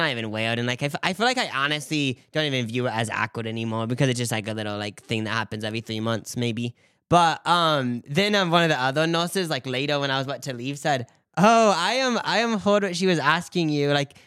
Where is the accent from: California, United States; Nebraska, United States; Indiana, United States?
Nebraska, United States; oh, where are you from? It sounds like you have an accent. And then this was so long ago, probably like 6 years ago, but I think I just said like, oh, I'm from Nebraska.